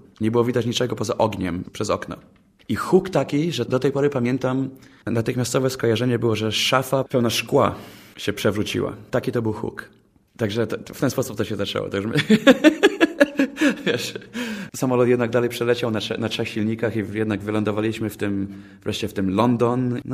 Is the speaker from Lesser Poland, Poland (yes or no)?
no; Poznań, Greater Poland Voivodeship, Poland; Ja się urodziłem na Łazarzu tutaj w Poznaniu. Trzy pokolenia rodziny mieszkały razem w jednym malutkim apartamencie na skrzyżowaniu Głogowskiej i co wtedy się nazywało Engla.